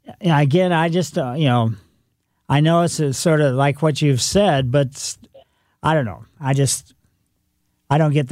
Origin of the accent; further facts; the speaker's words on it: Ellisville, Missouri, United States; And, you know, I grew up in Ellisville. We had a lot of cicadas over the years.